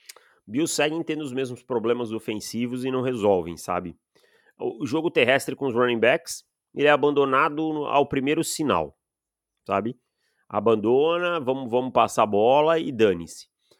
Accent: Santa Catarina, Brazil; Eu sou de Santa Catarina

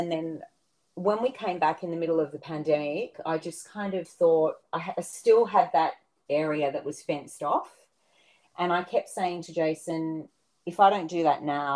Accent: Sydney, New South Wales, Australia; also born or lived in London / Melbourne; We were living right in the centre of Sydney. I grew up in Sydney, and we'd done a bit of travelling around leading up to that.

